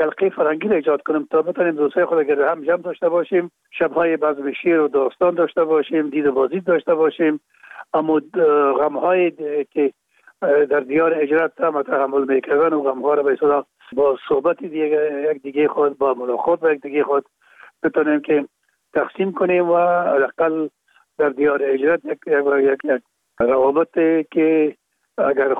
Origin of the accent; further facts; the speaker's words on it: Kabul, Afghanistan; در کابل، شهید کابل به دنیا آمدیم. اصل ما زرکخانه کابل است و خود ما چون پدر ما باز از زرکخانه به شهید انتقال شدن، موجا در شهید کابل به دنیا آمده و موجا مکتب خواندیم